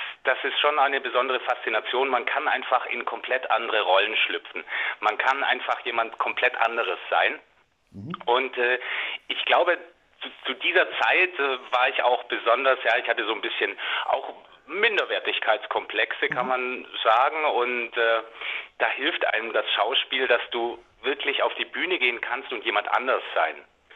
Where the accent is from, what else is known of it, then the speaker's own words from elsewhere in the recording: Rottweil, Baden-Württemberg, Germany; Also Rottweil ist meine Heimatstadt